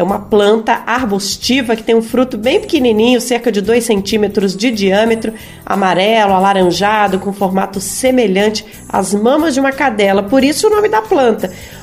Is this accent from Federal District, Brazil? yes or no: yes; Brasília, Federal District, Brazil; born there; Eu sou de família mineira, nasci em Brasília, conheço o Cerrado muito bem, tanto no norte de Minas quanto no Distrito Federal e em Goiás